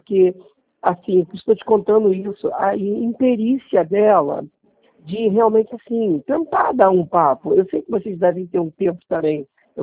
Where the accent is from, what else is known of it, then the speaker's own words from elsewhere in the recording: Rio de Janeiro, Brazil; eu sou do Rio de Janeiro